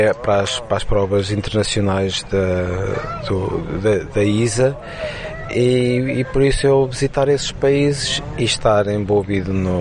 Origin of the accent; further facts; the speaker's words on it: Ílhavo, Aveiro, Portugal; que sou de Ilhavo e sou de uma terra de marinheiros